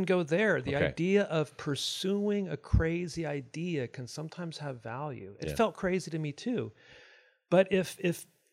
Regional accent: California, United States; also born or lived in Illinois; Grew up in California, spent some time during high school years in Illinois, back to California for school

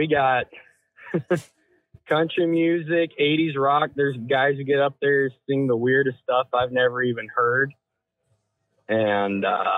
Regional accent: Idaho, United States; Think I'm from North Idaho, and I think North Idaho should be inducted into the Midwest.

